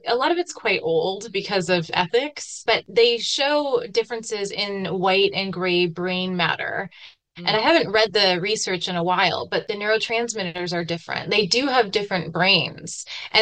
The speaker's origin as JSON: {"language": "English", "region": "California", "country": "United States", "tie": "born or raised there", "said": "I think I grew up quite naive in Orange County, California."}